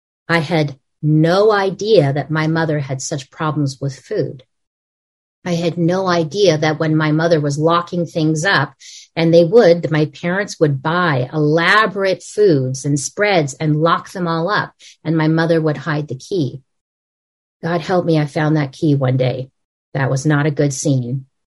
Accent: Los Angeles, California, United States; moved away as an adult; also born or lived in Canada; So cut to at 18, I moved to Canada, not because I wanted to, because I moved to Canada. I grew up in Los Angeles.

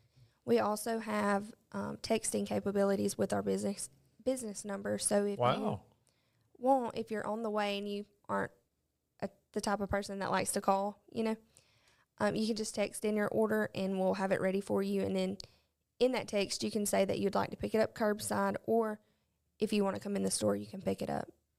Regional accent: Mumford, Alabama, United States; now in Talladega, United States; I am from Mumford, Alabama.

